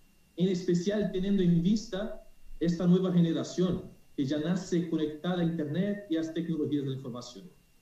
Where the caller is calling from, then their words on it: Brazil; Yo hablo, en verdad, desde Brasil. Vivo en Brasil